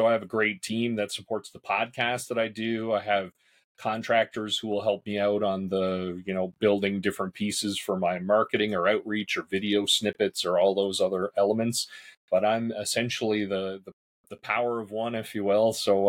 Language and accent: English; St. John's, Newfoundland and Labrador, Canada; Yeah, I grew up in Newfoundland. So the easternmost city in Canada, St. John's, Mount Pearl. And so that's where it all began.